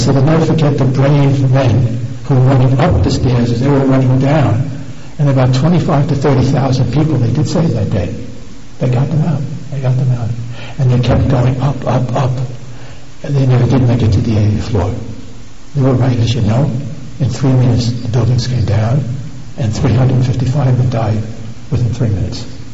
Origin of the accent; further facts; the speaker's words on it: New York City, New York, United States; when people realize I come from New York City, they ask me, at 9/11, where were you?